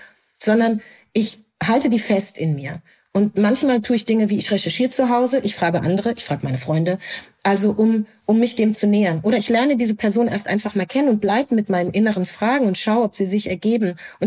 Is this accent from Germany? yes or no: yes; Germany; weil ich das ja andauernd und sehr oft seit meiner Kindheit schon gefragt wurde und als Antwort immer Deutschland sagen kann, was mir da nicht geglaubt wird.